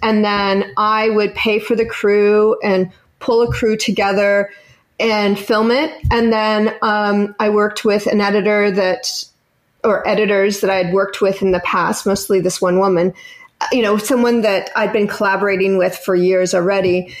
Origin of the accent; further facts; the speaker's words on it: London, Ontario, Canada; also born or lived in Toronto; I moved to Toronto and I was living in Toronto the whole time. I'm from London, Ontario. Yes, there's another London.